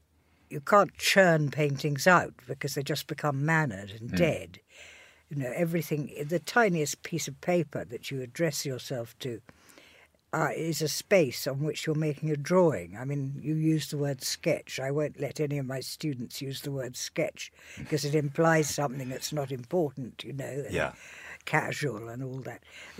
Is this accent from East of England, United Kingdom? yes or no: yes; Hadleigh, East of England, United Kingdom; the Artist's House on the edge of Hadley, where I grew up in Suffolk